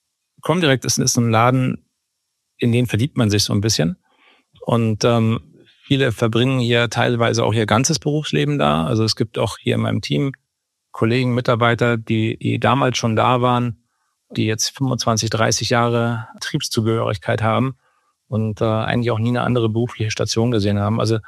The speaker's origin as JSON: {"language": "German", "town": "Munich", "region": "Bavaria", "country": "Germany", "tie": "born or raised there", "also_born_or_lived": "Hamburg", "said": "früh von meinen Eltern nach München verfrachtet. Ja, ich war 4, bin dann in München aufgewachsen"}